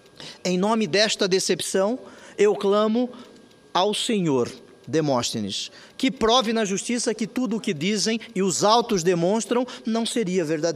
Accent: Mato Grosso, Brazil; moved away as an adult; Porque eu saí de Mato Grosso, senhora Presidente, e aqui encontrei um homem do Estado Irmão de Goiás

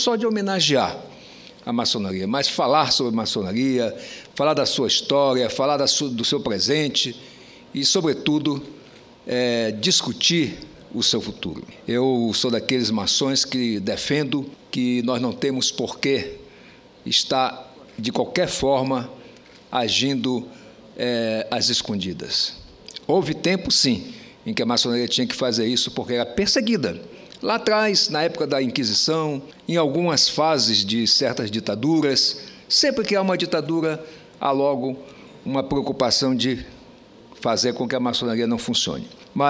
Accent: Roraima, Brazil; mas sim o Monte Caburaí, lá no meu estado de Roraima.

